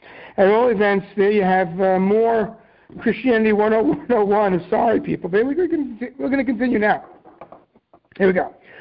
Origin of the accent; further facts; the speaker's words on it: New York, United States; I've been growing up on the Lower East Side of Manhattan.